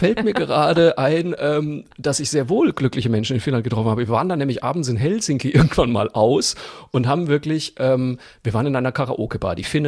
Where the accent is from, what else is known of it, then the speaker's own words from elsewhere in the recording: Zeil am Main, Bavaria, Germany; zum Beispiel in meinem Heimatort Zeil am Main, gibt es ja eigentlich jedes Jahr einen Osterbrunnen.